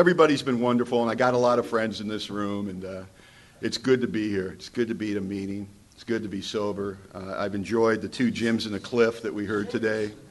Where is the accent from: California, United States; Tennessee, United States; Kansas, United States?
California, United States; Hollywood; born there; I was born in Hollywood, California.